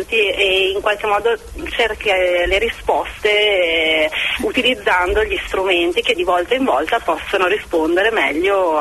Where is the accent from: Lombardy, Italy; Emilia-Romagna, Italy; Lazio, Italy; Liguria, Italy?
Lombardy, Italy; Mantua; now in Milan, Italy; fieramente mantovana, tant'è che nella mia biografia ho scritto che sono di Mantova, città del tortello e dei Gonzago